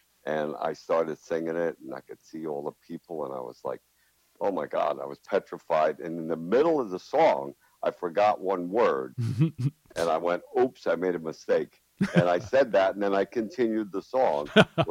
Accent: Troy, New York, United States; I'm born and raised in Troy, New York.

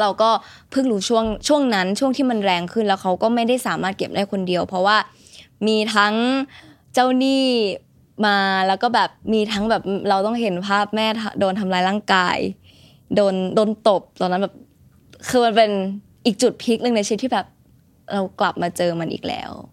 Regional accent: Bangkok, Thailand; now in -; พ่อกับแม่อยู่สำเพ็งเราก็เติบโตมาในสำเพ็งเราก็เลยรู้ว่าเอ้ยแหล่งสำเพ็งมันเป็นแหล่งที่มีของแบบของขายส่ง

